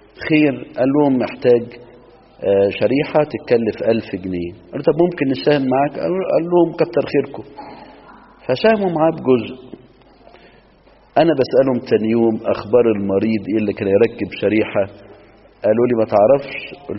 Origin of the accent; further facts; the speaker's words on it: Minya, Minya Governorate, Egypt; وبدأ يحصل عندنا في المنيا على الكورنيش